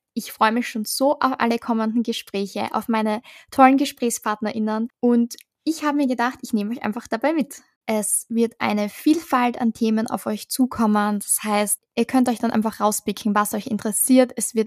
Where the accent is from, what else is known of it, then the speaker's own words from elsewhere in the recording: Styria, Austria; Ich komme aus der Steiermark und seit 2022 studiere ich den Masterstudiengang Disability, Diversity und Digitalisierung an der Fachhochschule Kärnten